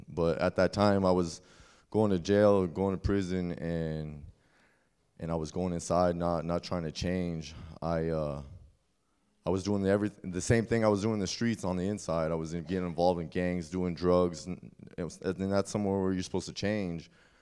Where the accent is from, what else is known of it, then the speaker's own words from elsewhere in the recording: Washington, United States; born there; So I'm 29 years old. I was born in Washington State, raised by a single mother.